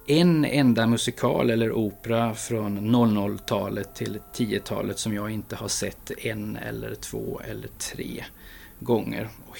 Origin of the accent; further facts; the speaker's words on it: Karlstad, Värmland, Sweden; jag är född i Karlstad. Och det är här i Karlstad som min musikaliska bana började.